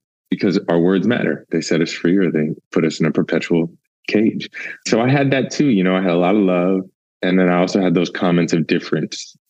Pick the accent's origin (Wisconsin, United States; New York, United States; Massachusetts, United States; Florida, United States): New York, United States; New York City; It helps that I grew up in New York, Queens specifically, because I had the Dominican food made by Dominicans.